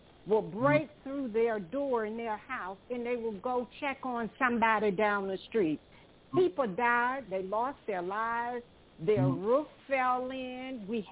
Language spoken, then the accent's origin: English; North Carolina, United States; I grew up in Western North Carolina. Western North Carolina is 2,200 feet above sea level.